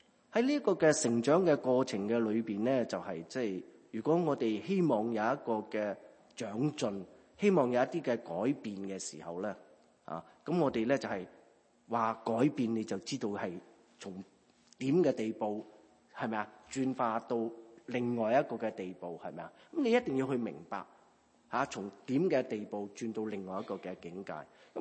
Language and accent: Cantonese; China; 大家都明白，我哋中国人呢就係、是、过时过节